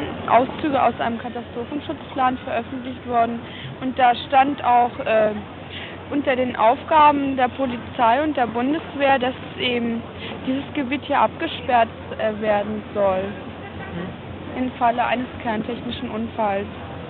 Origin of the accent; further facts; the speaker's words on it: Rhineland-Palatinate, Germany; Hier, wir sind ja aus Rheinland-Pfalz.